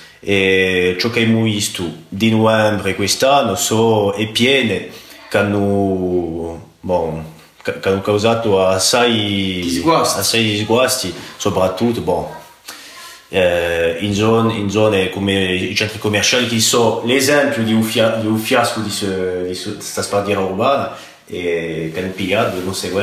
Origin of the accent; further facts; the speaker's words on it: Ajaccio, Corsica, France; E sono cresciuto in Ajaccio fino a Ubac.